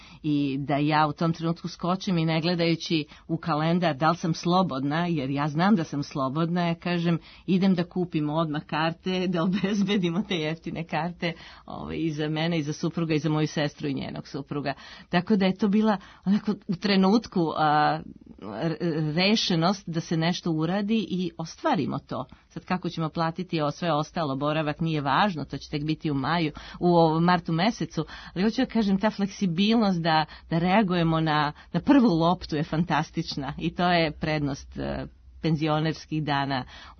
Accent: Loznica, Šumadija and Western Serbia, Serbia; Ja sam rodom iz Loznice.

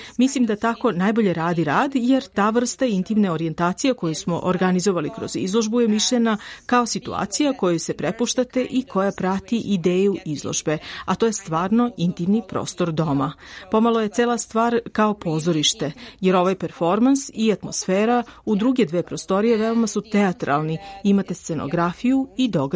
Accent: Greece; Očigledno ja sam iz Grčke

